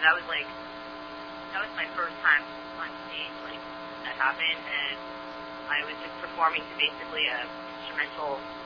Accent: Florida, United States; now in New York, United States; I'm from Florida. So it's like the new metal capital.

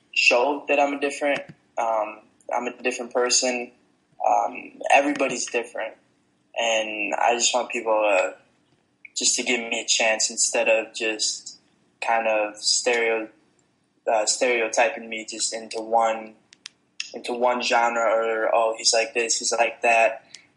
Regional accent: Chicago, Illinois, United States; also born or lived in Paris, France; I was born in Paris, and I was raised there till I was about 6 years old. And we moved back to Chicago, which is where my mother's from.

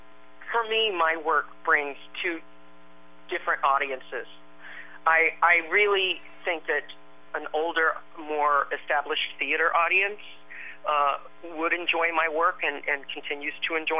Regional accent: Texas, United States; I was raised in the Deep South in Texas, and I come from an area where I felt I was not allowed to be myself and express myself in my environment.

